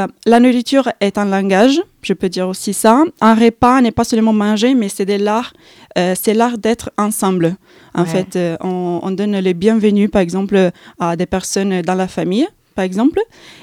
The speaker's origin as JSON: {"language": "French", "town": "Modena", "region": "Emilia-Romagna", "country": "Italy", "second_language": "French", "lives_now": "Agen, France", "said": "Modène est une ville assez moyenne et Agen très petite par rapport à ça."}